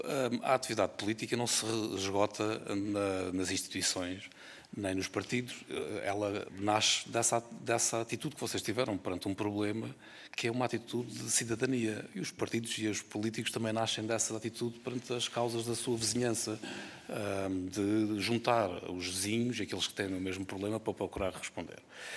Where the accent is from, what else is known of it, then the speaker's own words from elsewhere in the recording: Algarve, Portugal; eu sou do Algarve, não é?